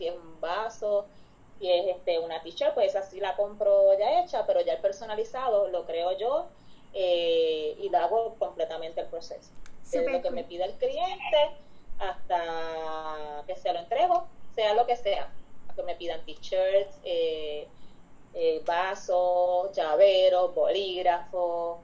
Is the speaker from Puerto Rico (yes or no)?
yes; San Germán, Puerto Rico; born there; nací en San Germán, tengo 42 años, soy esposa y madre de dos adolescentes.